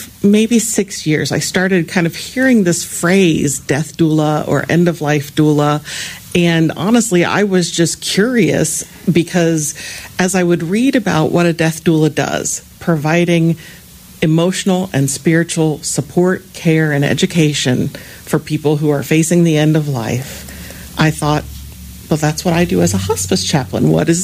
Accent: Ohio, United States; now in North Carolina, United States; So I am a North Carolinian as of the last 25 years. I grew up in Ohio, have been here for about 25 years this year.

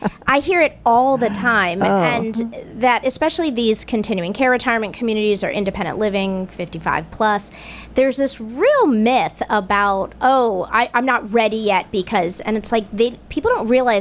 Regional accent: Northeast, United States; What brought a lot of us down here. I'm from the Northeast.

